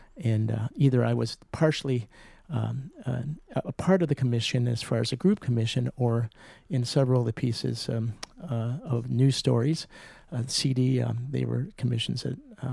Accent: Wauwatosa, Wisconsin, United States; now in East Lansing, United States; And I grew up in Milwaukee, Wisconsin, in Wauwatosa, matter of fact. So this is like coming home for me, from East Lansing.

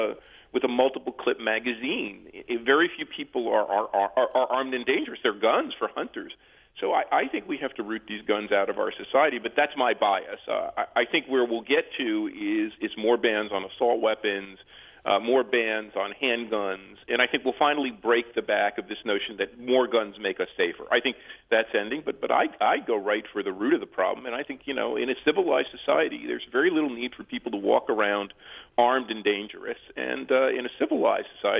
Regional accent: United States; I'm an American, grew up in America, teach at NYU, write for The Atlantic

